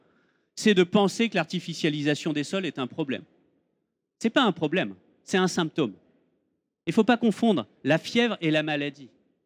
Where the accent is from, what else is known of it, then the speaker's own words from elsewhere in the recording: Nantes, Pays de la Loire, France; Moi, je suis nantais